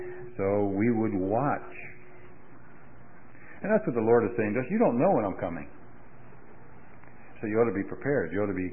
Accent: Philadelphia, Pennsylvania, United States; I was raised in Philadelphia, and I have ridden many subways and trolley cars.

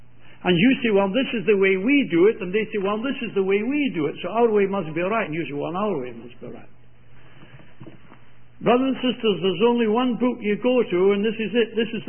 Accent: Scotland, United Kingdom; I may be a Britisher by birth, but I'm not English. I may speak the language, and we maintain that in our country we speak it better than those south of the border.

